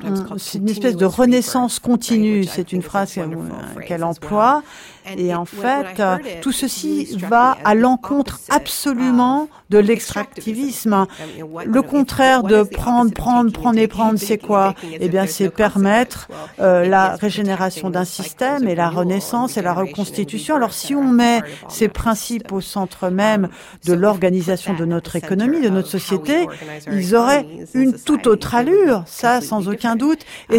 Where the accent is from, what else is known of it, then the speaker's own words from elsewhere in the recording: Canada; d'où un processus vraiment très intéressant au Canada, dans mon pays, puisque vous savez que chez nous au Canada